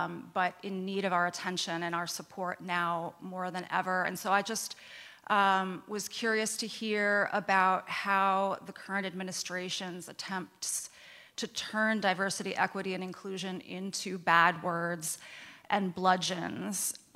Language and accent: English; Lanesboro, United States; Lanesboro.